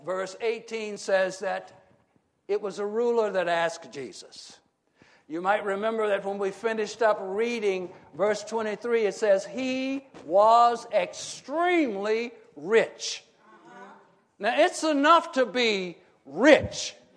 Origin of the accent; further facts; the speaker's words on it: Arkansas, United States; I'm from Arkansas, so you know my dad taught me how to work on cars and all of that.